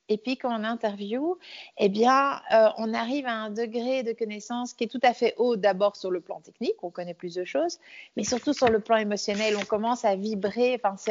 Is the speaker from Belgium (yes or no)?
yes; Belgium; Alors, je suis née donc à Bruxelles, mais j'ai grandi à la campagne. Je suis née dans un hôpital bruxellois. J'ai grandi à la campagne, au milieu des chevaux, dans la nature. J'ai grandi pieds nus.